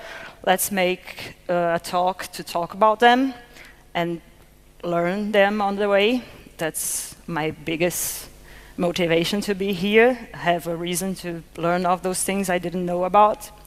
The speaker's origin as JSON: {"language": "English", "town": "Niterói", "region": "Rio de Janeiro", "country": "Brazil", "said": "So I'm from Brazil. I'm come from this town right there, Niterói, near Rio de Janeiro."}